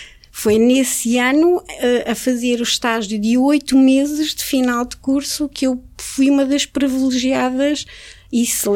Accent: Aveiro, Portugal; a minha incidência sempre foi Coimbra, porque eu sou de Aveiro

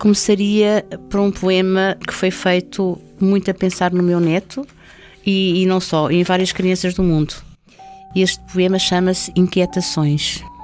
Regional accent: Lisbon, Portugal; Então, eu cresci em Lisboa, aqui no Restelo.

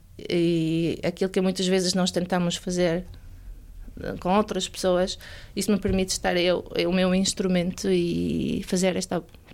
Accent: Portugal; Eu digo nossa porque também sou portuguesa.

